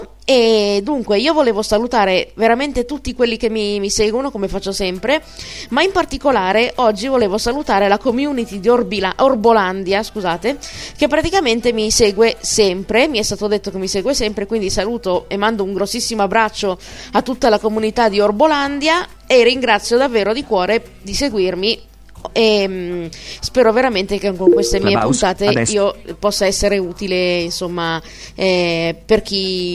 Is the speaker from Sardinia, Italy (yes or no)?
no; Accadia, Apulia, Italy; Io, per esempio, ho cercato la squadra del mio paese, Accadia